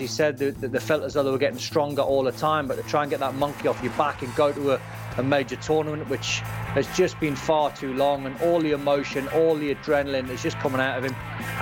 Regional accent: Scotland, United Kingdom; And even then, you're still thinking, as a Scotsman, you're still, we'll lose this.

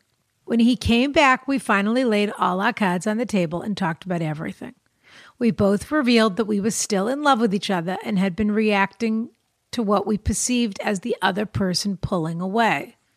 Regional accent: Ireland; now in Vancouver, Canada; I'm 27. I'm from Ireland, and I'm currently living in Vancouver.

